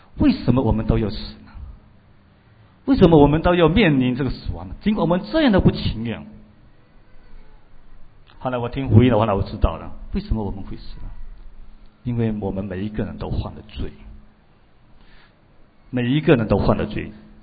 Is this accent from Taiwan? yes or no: no; China; 死对我们中国人来说呢是非常避讳的